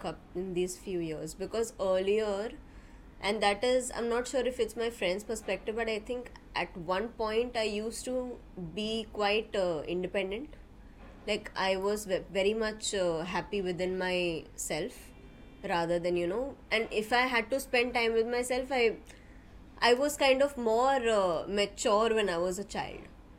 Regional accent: Mumbai, Maharashtra, India

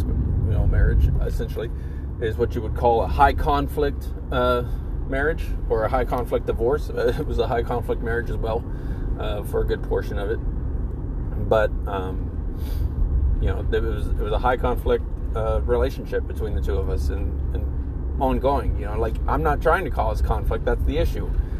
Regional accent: Scotland, United Kingdom; But I'm Scottish, so we'll call them Scottish twins.

